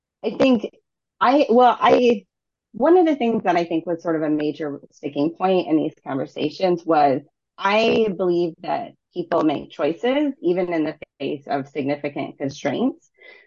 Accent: Michigan, United States; my home state of Michigan had actually faced a major lawsuit.

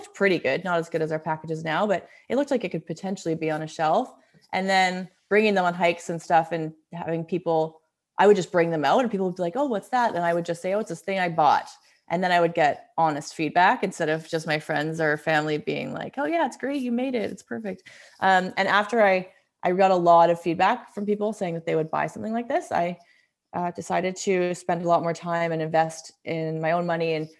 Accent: Ontario, Canada; moved away as an adult; also born or lived in Whistler; now in Squamish, Canada; I'm originally from Ontario and I came out to visit a friend in Whistler when I was 19, and I ended up living there for 5 years and then was in the city for about a decade. And then we decided to meet in the middle and buy in Squamish

